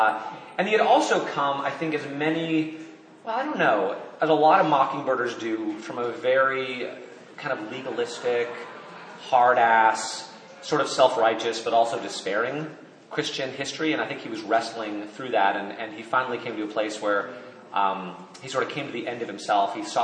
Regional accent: East Coast, United States; also born or lived in Netherlands / California; Born in Holland. I was raised mainly on the East Coast, like New York, Connecticut, D.C., went to college in California.

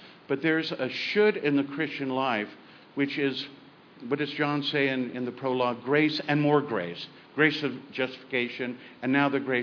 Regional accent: Columbia, United States; from Columbia.

